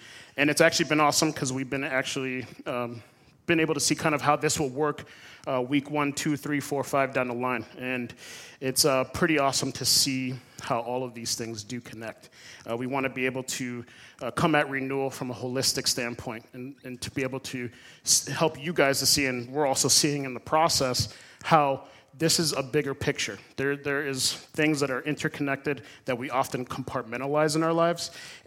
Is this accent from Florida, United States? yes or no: yes; Florida, United States; I didn't have any of this in middle school and growing up in South Florida